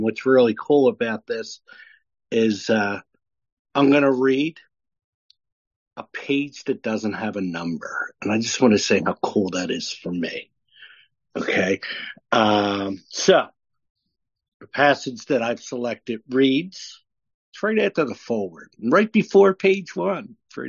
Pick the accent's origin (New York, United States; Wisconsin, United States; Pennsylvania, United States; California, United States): Pennsylvania, United States; I hail from Area 59, which is up here in eastern Pennsylvania